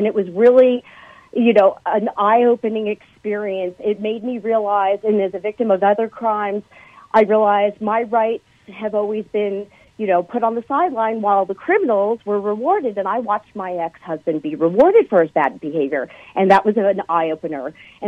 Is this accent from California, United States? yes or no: yes; Los Angeles, California, United States; my being subjected to his antics growing up in Los Angeles in the 70s and the 80s